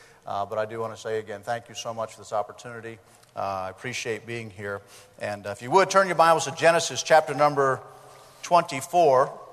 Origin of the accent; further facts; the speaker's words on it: Connecticut, United States; also born or lived in Rhode Island; But I am born and raised in Connecticut and Rhode Island. So I have a split personality.